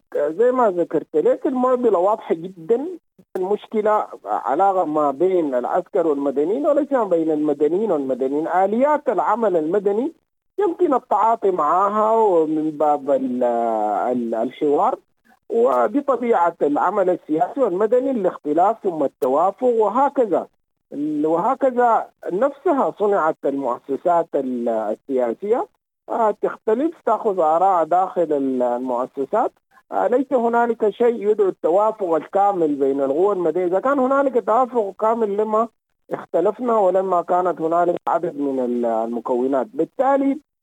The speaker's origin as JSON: {"language": "Arabic", "country": "Sudan", "said": "نحن كشعب سوداني"}